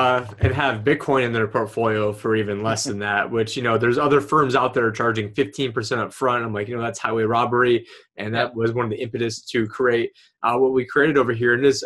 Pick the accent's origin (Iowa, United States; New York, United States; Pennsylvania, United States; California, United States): New York, United States; Syracuse; And I'm from Syracuse, New York